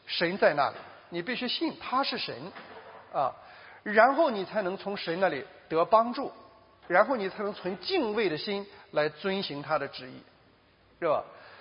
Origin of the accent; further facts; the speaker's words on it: China; 所以我们中国人，我们也有很多宗教，我们到庙里边去拜，是吧？